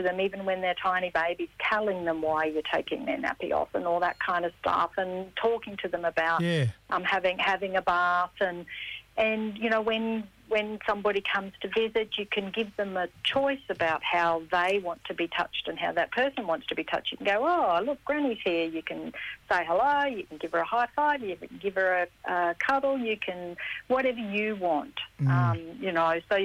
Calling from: Brisbane, Queensland, Australia; I'm on Turrbal and Yuggera country in Brizzy.

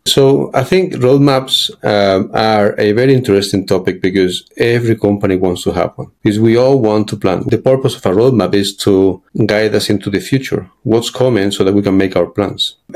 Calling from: Spain; I'm calling from Spain.

